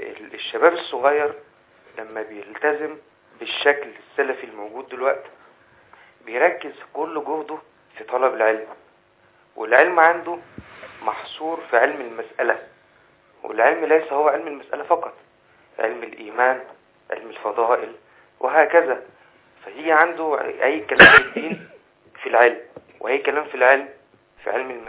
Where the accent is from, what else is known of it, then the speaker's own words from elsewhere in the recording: Egypt; المنهج السلفي عندنا في مصر، وانا اشرف ان انا انتمي له بشكل او باخر.